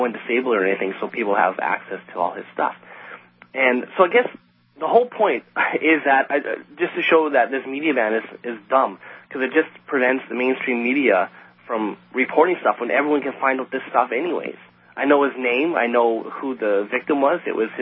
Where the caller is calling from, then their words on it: Winnipeg, Manitoba, Canada; in Winnipeg. I have a story for you about something a little disturbing that happened in my hometown yesterday.